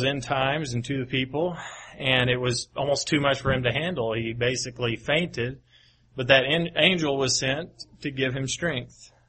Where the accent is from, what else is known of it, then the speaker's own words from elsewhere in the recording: Paducah, Kentucky, United States; which happens to be very close to where I grew up in Paducah, Kentucky